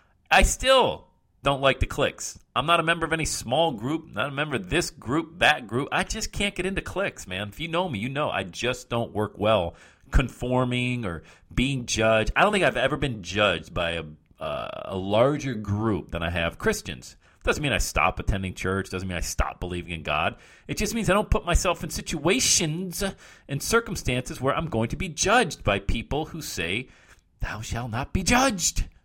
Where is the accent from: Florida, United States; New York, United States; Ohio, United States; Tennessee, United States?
Ohio, United States; Cincinnati; He went and planted a church here in the Loveland area, my hometown here in Cincinnati.